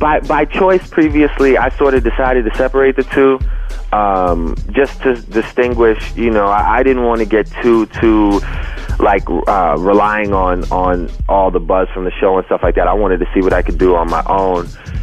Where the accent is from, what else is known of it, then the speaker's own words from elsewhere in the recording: Memphis, Tennessee, United States; also born or lived in Toronto, Canada; I'm from Toronto, Canada. I was raised in Memphis, Tennessee.